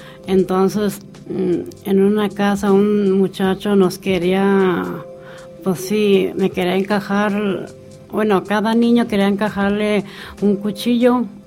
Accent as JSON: {"language": "Spanish", "country": "Mexico", "moved": "as an adult", "said": "Vine de México en el 90. Cuando me vine, me traje a mis cuatro niños."}